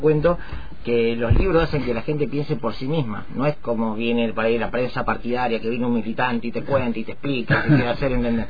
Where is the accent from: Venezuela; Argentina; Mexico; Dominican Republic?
Argentina; Rosario, Santa Fe; yo soy de Rosario